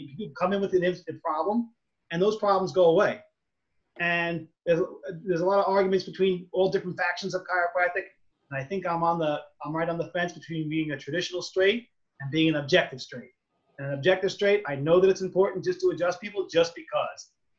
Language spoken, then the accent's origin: English; New York, United States; I'm a New Yorker, so you get a lot of arrogant people, big attitude